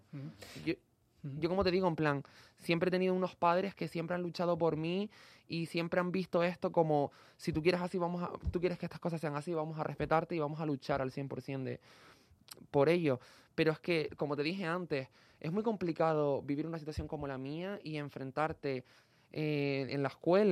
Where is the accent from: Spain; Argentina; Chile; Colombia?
Spain; Canary Islands; vengo de una isla pequeña como Gran Canaria